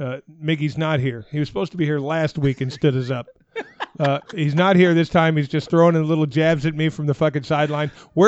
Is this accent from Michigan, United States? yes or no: no; Arizona, United States; And I'm growing up in Arizona. Now, we had no baseball team when I grew up.